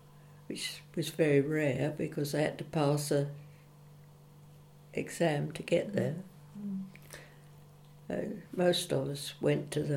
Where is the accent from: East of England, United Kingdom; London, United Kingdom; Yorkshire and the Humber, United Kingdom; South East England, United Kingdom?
East of England, United Kingdom; Goldhanger; I'm 100 years old. I was born in Goldhanger, and I now live in Goldhanger Road, Heybridge. I've lived here since I married, which is nearly 79 years ago.